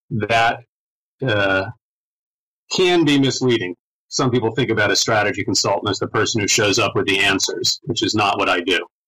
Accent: Connecticut, United States; I grew up in Connecticut, maybe 2 hours south of Boston.

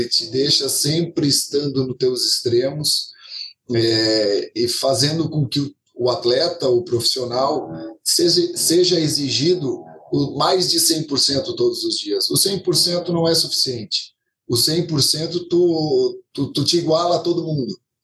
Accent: Criciúma, Santa Catarina, Brazil; Sou de Criciúma, Santa Catarina.

